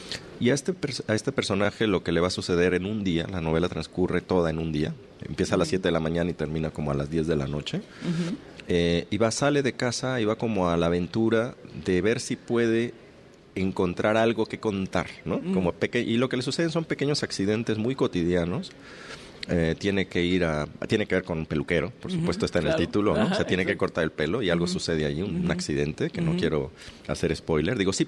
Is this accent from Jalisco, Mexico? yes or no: yes; Lagos de Moreno, Jalisco, Mexico; Y ahora estoy volviendo a escribir una novela situada en mi pueblo, en Lagos de Moreno.